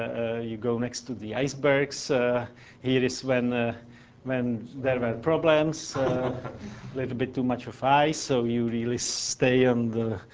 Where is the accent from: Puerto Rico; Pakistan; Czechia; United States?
Czechia; So for Czech Republic, I'm from Czech Republic, we own not a single square meter of an ocean.